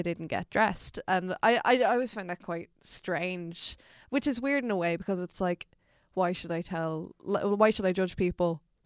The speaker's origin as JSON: {"language": "English", "town": "Dublin", "region": "Leinster", "country": "Ireland", "tie": "born or raised there", "said": "I'm a North Dublin gal, I'm from Colchester, so I... Gloucester kind of borders Dunnycarney, Artown, all these lovely little North Dublin suburbs."}